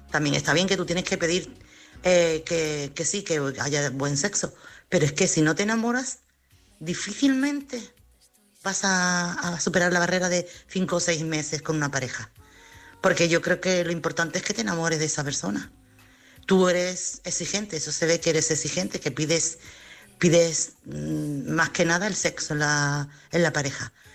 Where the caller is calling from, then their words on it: Chiclana, Andalusia, Spain; corresponsal de Chiclana.